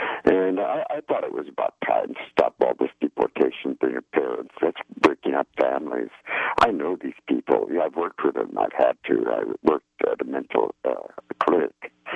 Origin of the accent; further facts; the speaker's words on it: Santa Fe, New Mexico, United States; I'm from Santa Fe, New Mexico. We have a lot of illegal immigrants here